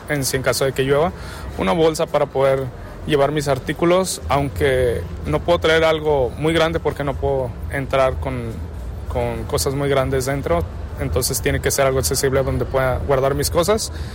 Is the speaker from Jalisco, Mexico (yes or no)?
yes; Amatitán, Jalisco, Mexico; Soy de Amatitán, Jalisco, y es donde nace el tequila.